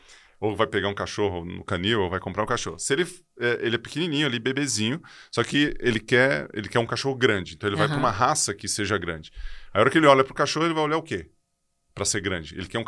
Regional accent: Ribeirão Preto, São Paulo, Brazil; born there; Sou nascido em Ribeirão Preto e fica entre Ribeirão e Uberaba ali. Fica quase um triângulo mineiro.

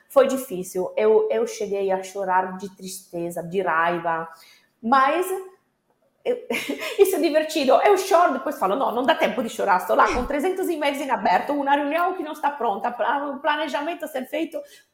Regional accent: Italy; Portuguese is a second language; moved away as an adult; now in Fortaleza, Brazil; essa italiana chegou aqui com a ideia de lançar um projeto, falando para minha mãe: olha, 10 meses no máximo e volto na Itália

